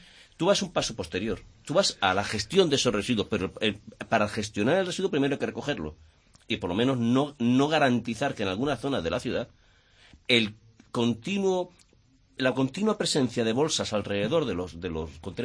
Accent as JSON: {"language": "Spanish", "town": "Málaga", "region": "Andalusia", "country": "Spain", "said": "yo estoy dispuesto como malagueño a que se pague lo que sea necesario"}